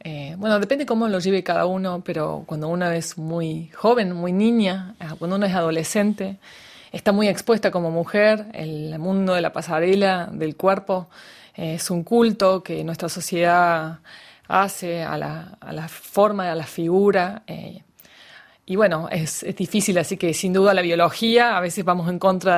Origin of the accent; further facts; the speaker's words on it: Córdoba, Argentina; born there; Yo, como bien contaste, nací en Córdoba. Entonces, cuando volví a Córdoba, que es el interior del país en Argentina